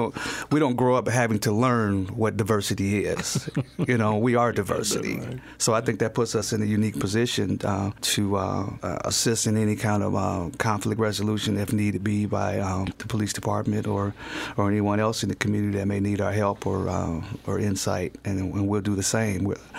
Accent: Rockford, Illinois, United States; now in Bloomington, United States; As a black male in my 50s, growing up in the city, I was born in Rockford, Illinois

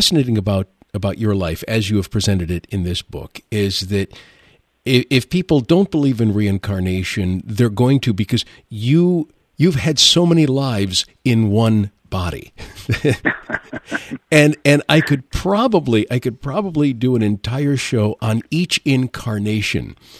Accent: Detroit, Michigan, United States; Not only from Michigan, of course, we're speaking to West Michigan right now, but I'm from the Detroit area as well.

